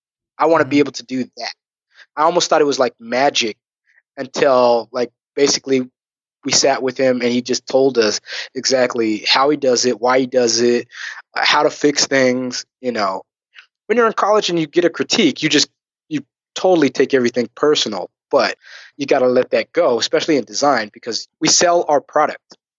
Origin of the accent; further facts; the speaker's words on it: Riverside, California, United States; Riverside, California.